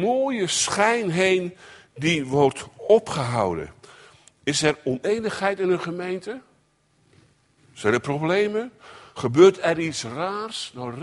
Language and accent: Dutch; Katwijk, South Holland, Netherlands; Ik kom uit Katwijk.